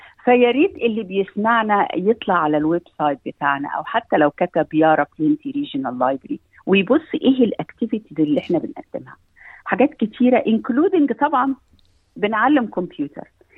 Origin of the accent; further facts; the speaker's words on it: Egypt; now in Australia; أنا جاي من مصر، الكلام ده ما كانش موجود عندنا في مصر وأنا طفلة